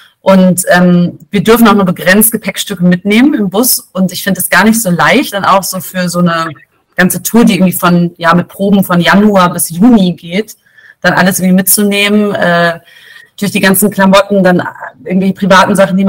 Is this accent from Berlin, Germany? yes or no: yes; Berlin, Germany; das Luxuserlebnis gehabt, in meiner Heimat zu spielen, in Berlin